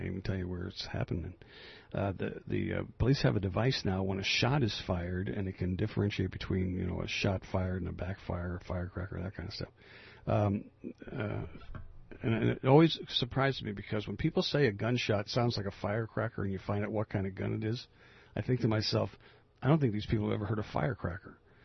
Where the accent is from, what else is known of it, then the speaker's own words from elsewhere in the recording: United States; from a morale standpoint as an American, it was one of the lowest of the low, low periods in my life